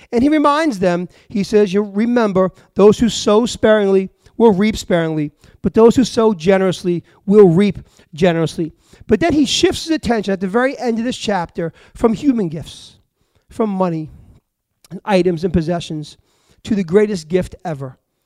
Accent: Hampton Bays, New York, United States; I'm from Hampton Bays, out in the Hamptons.

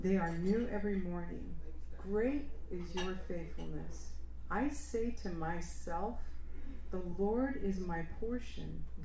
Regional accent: Los Angeles, California, United States; I was raised Catholic in East Los Angeles.

